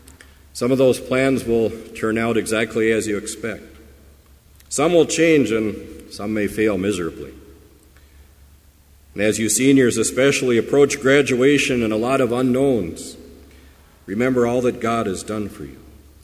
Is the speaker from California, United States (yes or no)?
yes; California, United States; now in Minnesota, United States; Where I grew up in California, there's not much rain during the growing season, so huge reservoirs have been built.